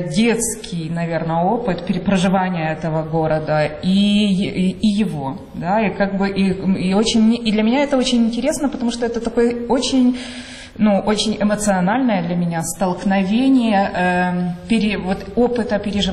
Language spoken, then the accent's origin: Russian; Drohobych, Lviv Oblast, Ukraine; хотя я родилась во Львове, мои родители родились в Драгобыче. И я все свое детство провела здесь.